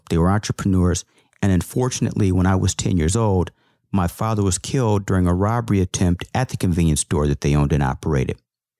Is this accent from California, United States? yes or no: no; St. Louis, Missouri, United States; now in Washington, United States; every year at Thanksgiving, I drive from the D.C. metropolitan area to my hometown of St. Louis, Missouri for Thanksgiving dinner.